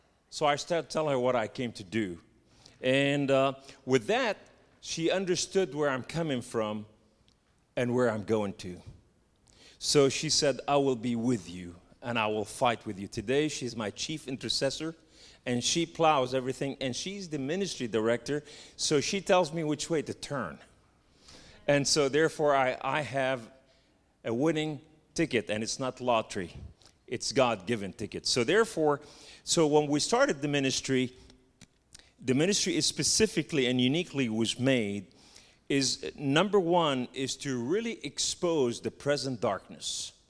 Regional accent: the South, United States; accent: southern; and that's my southern accent

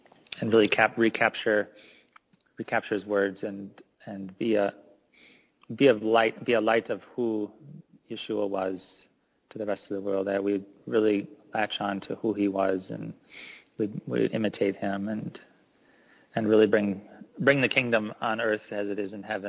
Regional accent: Minnesota, United States; now in Wisconsin, United States; I always consider myself part of Minnesota still, because I grew up in Minnesota. I'm a Minnesotan, so it was hard for me to move to Wisconsin.

